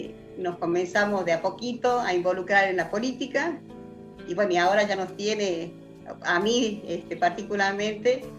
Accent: Metán, Salta, Argentina; yo quiero muchísimo a mi pueblo y que sea reconocido así, que yo hoy pueda hablar de Metán, me emociona y me encanta. Bueno, yo vengo de una familia árabe, familia numerosa. Mis bisabuelos llegaron de Siria

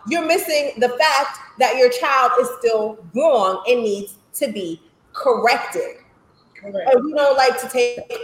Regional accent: Jamaica; You know, I'm Jamaican, so, you know, the whole block could be, you'll get a beating from everybody.

